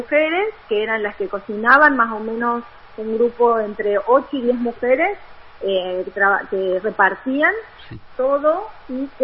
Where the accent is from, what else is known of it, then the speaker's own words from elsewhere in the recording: Córdoba, Argentina; also born or lived in Tierra del Fuego; yo soy mitad cordobesa, mitad fueguina